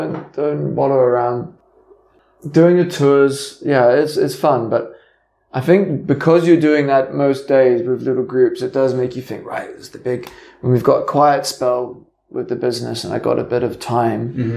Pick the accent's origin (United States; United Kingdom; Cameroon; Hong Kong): Hong Kong; I'm half Scottish, half Kiwi.